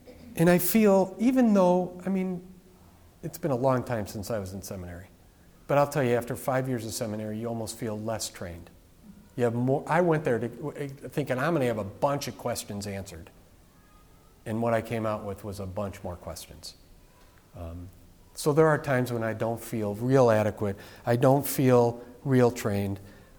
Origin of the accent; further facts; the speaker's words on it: Chicago, Illinois, United States; I grew up in Chicago, and go White Sox.